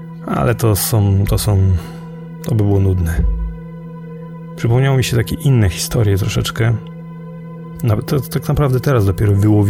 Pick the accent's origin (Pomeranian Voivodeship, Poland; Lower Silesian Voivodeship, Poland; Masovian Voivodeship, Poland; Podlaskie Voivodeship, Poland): Lower Silesian Voivodeship, Poland; Brzeg Dolny; pochodzę z miasteczka, który nazywa się Brzeg Dolny, położonego około 30 km na północny zachód od Wrocławia.